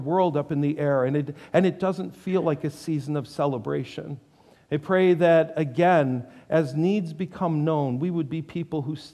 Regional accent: New York, United States; My home state, New York, is known for people who talk fast.

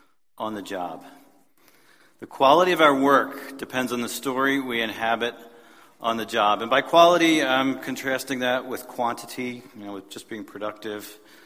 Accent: Pennsylvania, United States; But I'm from a special part of Pennsylvania. It's the border between the Philly metro area and the interior of Pennsylvania, which some of you know is affectionately called Pennsyltucky.

